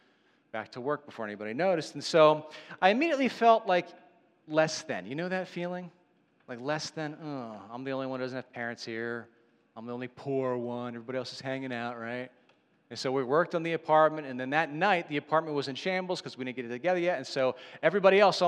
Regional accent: Pennsylvania, United States; I'm from Delco, so it was a little bit weird for me. Anyway, I just moved there.

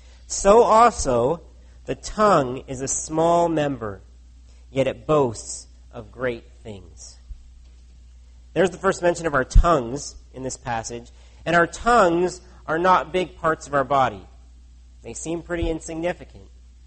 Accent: California, United States; now in Canada; But where I grew up in California, there was literally a fire season.

